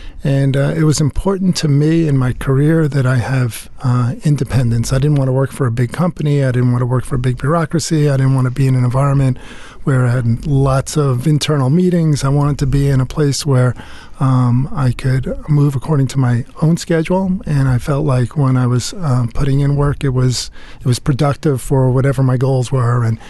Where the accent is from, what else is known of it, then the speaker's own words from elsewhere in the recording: New York, United States; Yeah. I grew up on Long Island, and my parents dabbled with real estate.